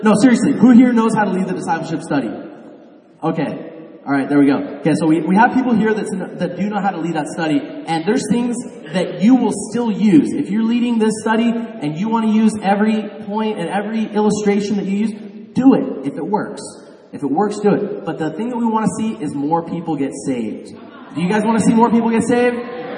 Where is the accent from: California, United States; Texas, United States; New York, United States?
California, United States; I'm 33 years old. I was raised in South Orange County.